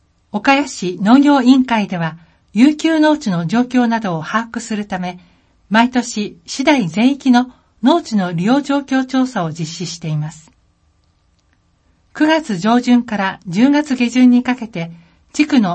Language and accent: Japanese; New Zealand; Japanese is a second language; 今回は私の出身国、ニュージーランドを代表する動物、キーウィを紹介します。